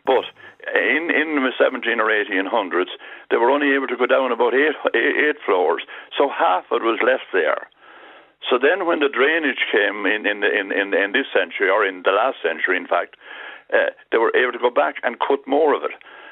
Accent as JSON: {"language": "English", "region": "Leinster", "country": "Ireland", "tie": "born or raised there", "said": "I grew up in the Bog of Allen, or beside the Bog of Allen."}